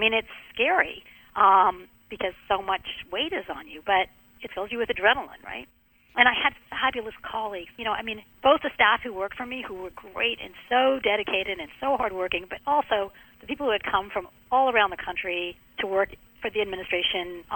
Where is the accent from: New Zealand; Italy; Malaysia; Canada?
Canada; now in United States; In fact, I'm Canadian. I didn't even become a U.S. Oh, now I'm American, but I was Canadian, and I didn't become a U.S. citizen until 2001.